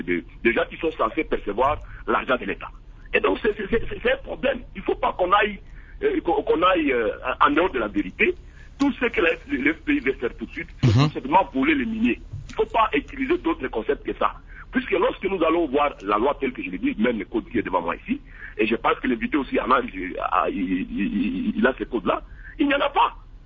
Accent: Bunia, Ituri, DR Congo; je donne le cours de fiscalité à l'université, chez nous, à Bounia, comme à Mangui, partout là où je passe

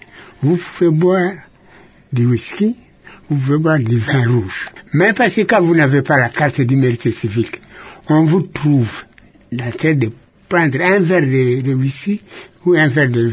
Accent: Ifumoy, Équateur, DR Congo; À Ifumoy, au territoire de Mokoto.

